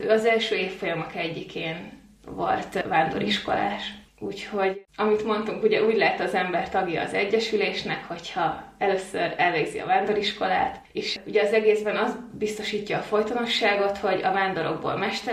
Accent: Újhartyán, Pest, Hungary; born there; Ez Újhartyánon a szülőfalunkban található

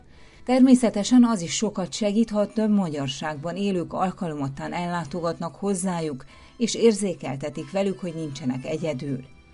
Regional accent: Székely Land, Romania; now in Timișoara, Romania; amikor 8 évvel ezelőtt székelyföldiként Temesvárra költöztem.

